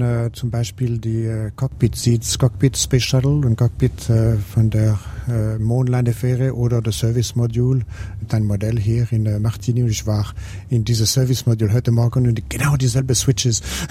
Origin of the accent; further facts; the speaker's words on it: Switzerland; als Schweizer mit meinen Kollegen, die eine Amerikaner und Amerikanerinnen waren, dabei zu sein.